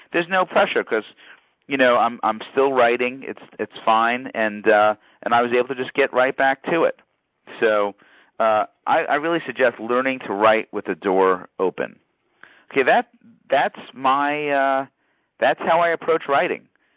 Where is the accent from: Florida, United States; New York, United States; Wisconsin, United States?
New York, United States; I'm a New Yorker, so somehow I say some things that comes across the wrong way